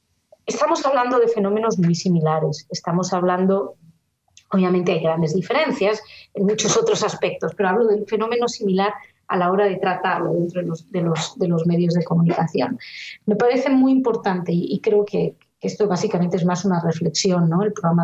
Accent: Spain; como española o como demócrata, me produce una profunda tristeza ver lo que está sucediendo

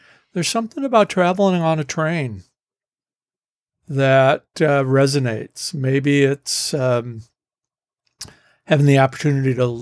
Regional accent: St. Louis, Missouri, United States; I grew up in Tornado Alley in St. Louis, so I get it, yeah.

